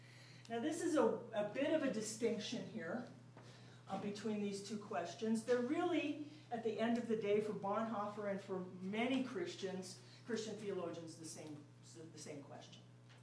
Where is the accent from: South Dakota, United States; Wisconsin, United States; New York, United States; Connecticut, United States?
South Dakota, United States; Sioux Falls; I'm from Sioux Falls, South Dakota.